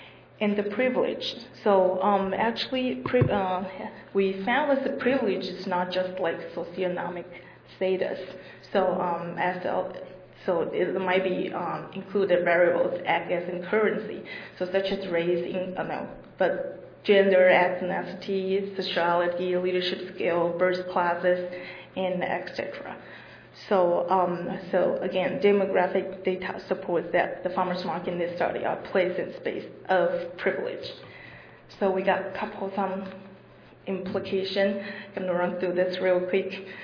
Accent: Taiwan; I'm from Taiwan. It's actually a small island next to China.

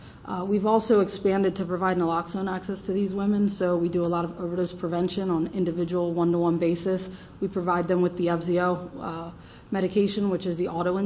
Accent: Delaware, United States; we're from Delaware. Most people ask what state that's in.

